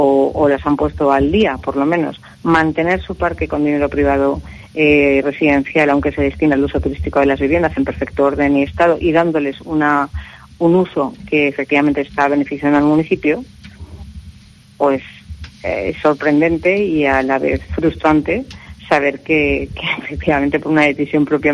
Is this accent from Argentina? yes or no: no; Valencia, Valencian Community, Spain; yo soy de Valencia. Yo vivo en Valencia. Mi sede está en Benidorm.